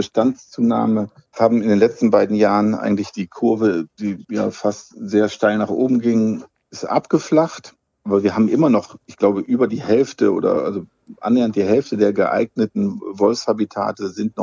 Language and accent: German; West Germany, Germany; in der Bundesrepublik in Westdeutschland, wo ich herkomme